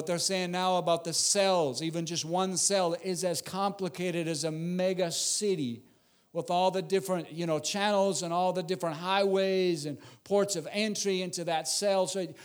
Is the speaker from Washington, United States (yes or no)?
no; Minnesota, United States; also born or lived in Costa Rica; I'm originally from Minnesota. Sometimes I lived in Costa Rica for 12 years. My wife is from Honduras, and I preach a lot in Spanish, and sometimes it just comes out in Spanish.